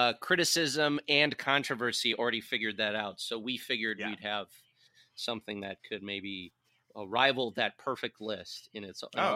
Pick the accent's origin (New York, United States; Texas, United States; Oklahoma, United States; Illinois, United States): Illinois, United States; Chicago; because as a Chicago boy growing up in Chicago and witnessing the ridiculousness that is Jeremy Roenick, Chris Chelios, Ed Belfour